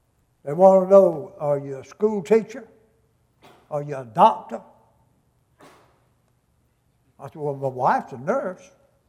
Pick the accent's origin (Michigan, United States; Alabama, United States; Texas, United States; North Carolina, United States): North Carolina, United States; I'm from North Carolina. God called me to preach, I come here to go to school.